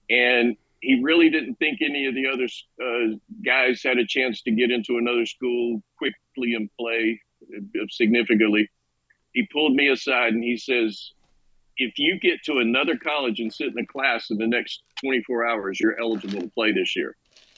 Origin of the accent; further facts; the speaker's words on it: Boone, North Carolina, United States; now in California, United States; here's this little boy born and raised in Boone, North Carolina, and all of a sudden he's in California living the dream